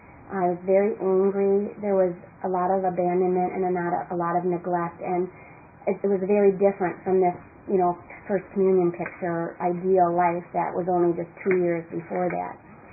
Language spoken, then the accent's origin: English; Madison, Wisconsin, United States; I'm from Madison, Wisconsin. I'm an only child.